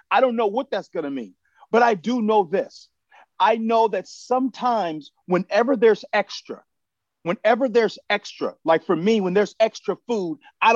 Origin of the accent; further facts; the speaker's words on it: Midwest, United States; Look, man, I'm from the Midwest. I know what to expect when it comes to Ohio.